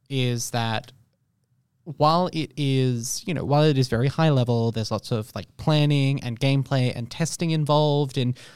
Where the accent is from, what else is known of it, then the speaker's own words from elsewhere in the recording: Australia; And in our case, because we're Australian, Highlander.